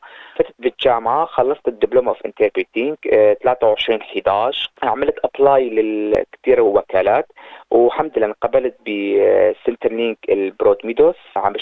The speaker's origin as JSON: {"language": "Arabic", "country": "Syria", "moved": "yes", "lives_now": "Australia", "said": "يعني تصور المحل اللي أنا اجيت فيه من سوريا على أستراليا"}